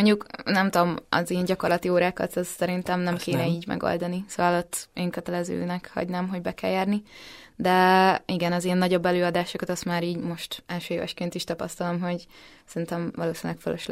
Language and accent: Hungarian; Érd, Pest, Hungary; now in Budapest, Hungary; Én érdi vagyok alapból, de ugye most költöztem fel, szóval most már én is budapesti lakos vagyok.